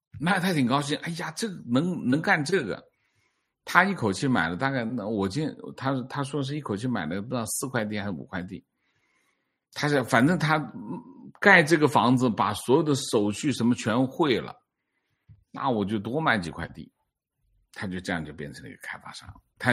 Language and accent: Chinese; Fujian, China; 我也是福建人，和王先生同学一样